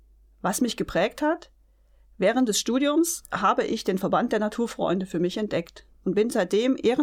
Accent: Seebergen, Thuringia, Germany; 51 Jahre alt und ein Thüringer Gewächs. Ich bin in Seebergen aufgewachsen und in Gotha zur Schule gegangen.

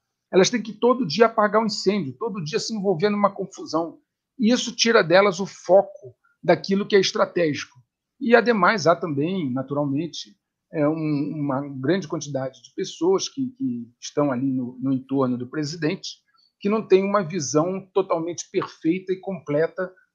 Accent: Brazil; Então, o que nós, enquanto brasileiro, precisamos entender?

